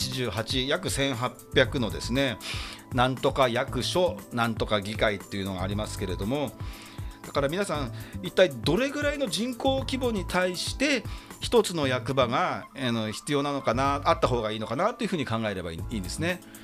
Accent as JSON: {"language": "Japanese", "town": "Yokohama", "region": "Kanagawa", "country": "Japan", "said": "一番大きいのがこの私の地元の横浜市、ほとんど、まあ、横浜県と言ってもいいところなんですけれども"}